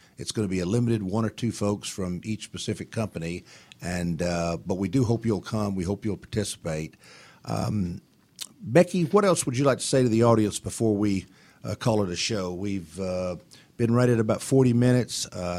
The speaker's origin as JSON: {"language": "English", "town": "Atlanta", "region": "Georgia", "country": "United States", "tie": "born or raised there", "said": "Keith, welcome to our wonderful city, my hometown of Atlanta, Georgia."}